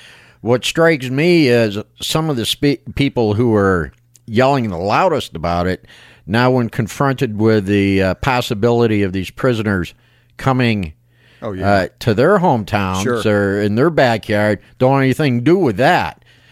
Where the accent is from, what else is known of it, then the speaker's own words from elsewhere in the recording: Detroit, Michigan, United States; Yeah, I'm from Detroit originally, so I vote to send him Wayne County Jail.